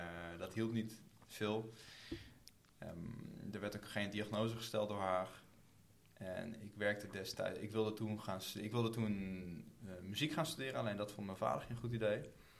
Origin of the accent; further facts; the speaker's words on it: Tiel, Gelderland, Netherlands; also born or lived in Nijmegen; toen ik ben opgegroeid in Tiel. En toen ik naar Nijmegen verhuisde